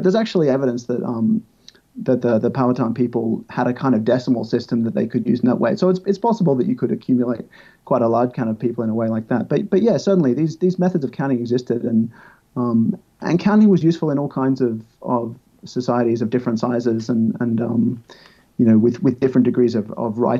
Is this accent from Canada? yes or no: no; Australia; I'm Australian, but my ancestors come from Britain mostly originally.